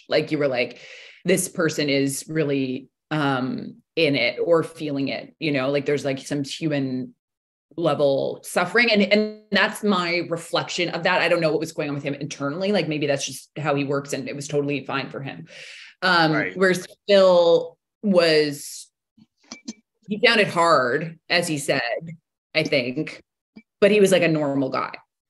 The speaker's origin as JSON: {"language": "English", "country": "Canada", "said": "Yeah, but it's always different being a Canadian actor."}